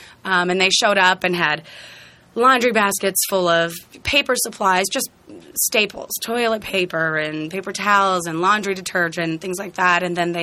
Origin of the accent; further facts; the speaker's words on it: Cincinnati, Ohio, United States; I'm from Cincinnati, and I moved here right after school.